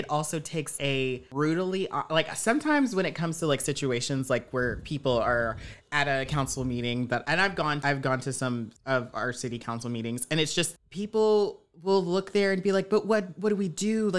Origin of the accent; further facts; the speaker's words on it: Charlotte, North Carolina, United States; And one example of that is in my hometown right now. There's a few neighborhoods. Right now, Charlotte is going through, I'm from Charlotte, and it's going through a lot of gentrification.